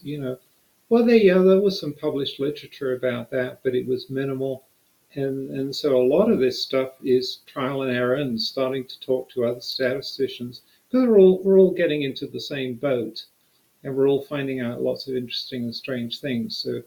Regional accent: United Kingdom; now in United States; So, you know, I'm the Brit and the other one's American.

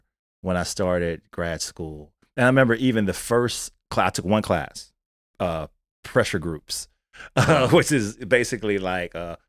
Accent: Winchester, Virginia, United States; I'm from Winchester, Virginia.

